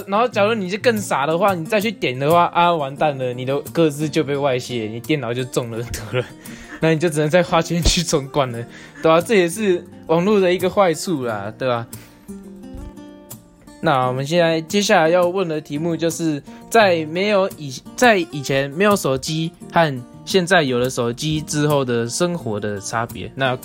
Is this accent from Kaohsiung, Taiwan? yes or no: no; Yingge, New Taipei, Taiwan; 因为那边我住莺歌，我是住在莺歌的